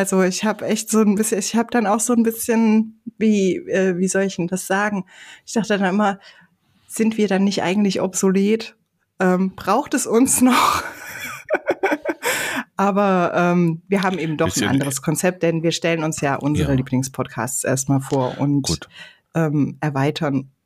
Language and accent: German; Hesse, Germany; Also ich bin einige Jahre in Nordhessen aufgewachsen